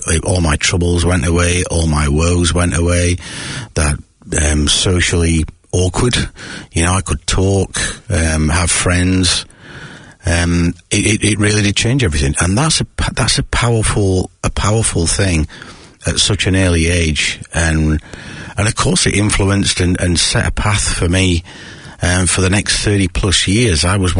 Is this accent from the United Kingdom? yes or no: yes; the north of England, United Kingdom; I grew up, you can probably tell by my accent, growing up in the north of England